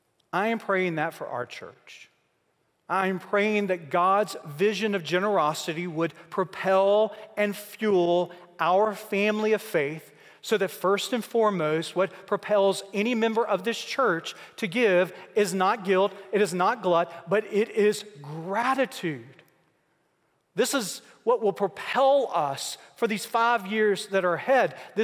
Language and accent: English; Mississippi, United States; If the Apostle Paul grew up where I grew up in Mississippi, he would write this way.